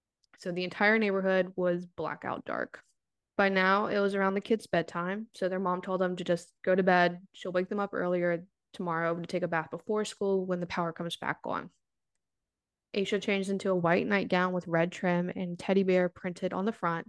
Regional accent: North Carolina, United States; we're from North Carolina and we're Floridians, so.

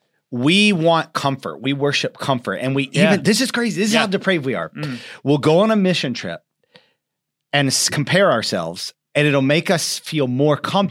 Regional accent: United States; And for me as an American, I think I could easily compare myself to so many people

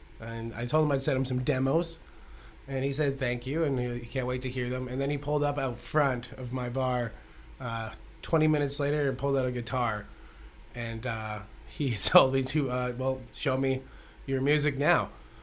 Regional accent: Jasper, Alberta, Canada; A lovely little town, favorited by the Queen of England, met her twice already in my lifetime, called Jasper, Alberta.

